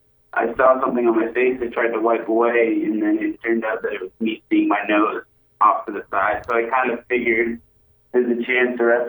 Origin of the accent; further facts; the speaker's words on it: South Berwick, Maine, United States; now in Wells, United States; I'm from Maine at heart. I live in Wells, Maine now. I grew up in South Berwick.